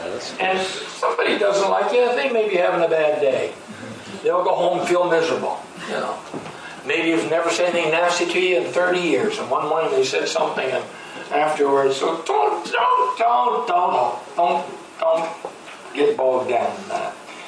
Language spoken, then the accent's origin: English; East Coast, Canada; I'm from Canada, East Coast. I live in New Brunswick, where we are. And it takes me 2 hours to fly to Toronto, so it's 1,000 miles, roughly, east of Toronto.